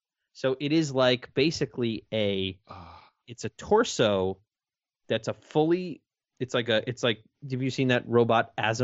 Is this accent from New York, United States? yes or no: no; Maryland, United States; No, I grew up in Maryland.